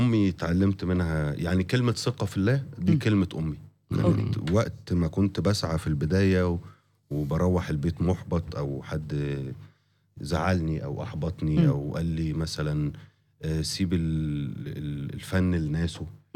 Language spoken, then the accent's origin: Arabic; Giza Governorate, Egypt; born there; من انا مولود في القاهره. في محافظه الجيزه. قريب من الاهرامات.